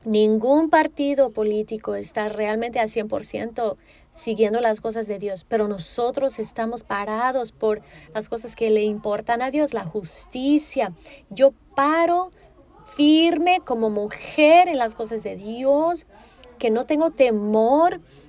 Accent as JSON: {"language": "Spanish", "region": "California", "country": "United States", "tie": "born or raised there", "said": "yo parece que soy blanca por fuera, pero soy mexicana por dentro. Yo crecí aquí en California. Yo amo a las personas de esta ciudad."}